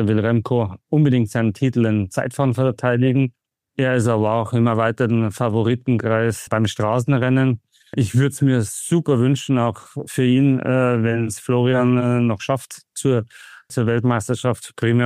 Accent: Bruckmühl, Bavaria, Germany; Und ich bin in Bruckmühl aufgewachsen.

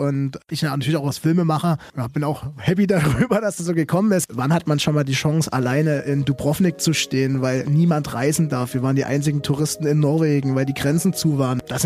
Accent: Saxony, Germany; Ich bin in Bergsteigerfamilie groß geworden, bin also in der sächsischen Schweiz mit quasi in der Bove groß geworden

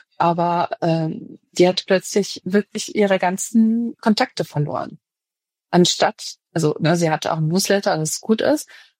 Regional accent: Düsseldorf, North Rhine-Westphalia, Germany; Ich komme aus Düsseldorf, ich bin Düsseldorferin

